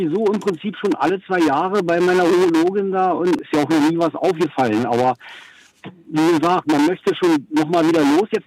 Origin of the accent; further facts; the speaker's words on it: Salzwedel, Saxony-Anhalt, Germany; Ich komme aus Ihrem Nachbarkreis Salzwedel. Aber Sie wissen das ja selber, wie das mit der Versorgung bei uns auf dem Lande ist.